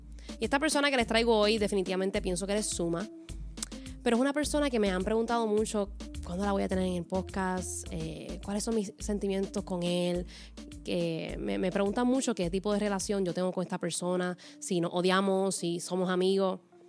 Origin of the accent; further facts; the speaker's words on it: Puerto Rico; aquí en Puerto Rico, en mi país